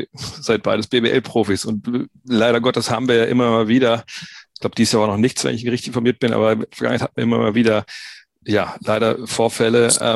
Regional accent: Wolfsburg, Lower Saxony, Germany; ich bin auch aufgewachsen im Problem, der Stadtteil in Wolfsburg, Multikulti

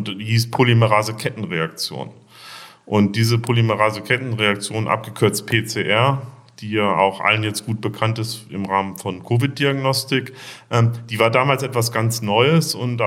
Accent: Bremen, Germany; Ich bin in Braunschweig geboren und in Bremen aufgewachsen.

